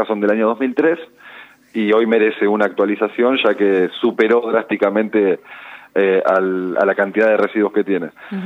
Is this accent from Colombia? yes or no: no; Mar del Plata, Buenos Aires Province, Argentina; Yo soy oriundo nativo de Mar del Plata.